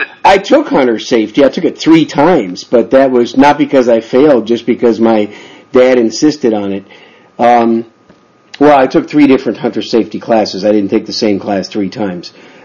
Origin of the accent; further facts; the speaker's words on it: Wisconsin, United States; I grew up in Wisconsin.